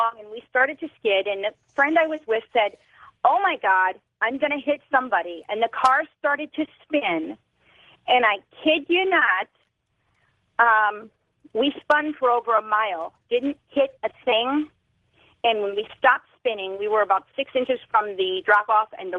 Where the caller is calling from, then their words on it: Fort Worth, Texas, United States; I'm calling from Fort Worth.